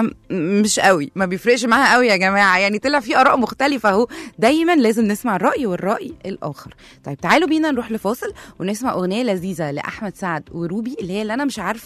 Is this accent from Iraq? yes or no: no; Egypt; إحنا كمصريين بنحب اللبس قوي وبنصرف فلوس كتير جدا على اللبس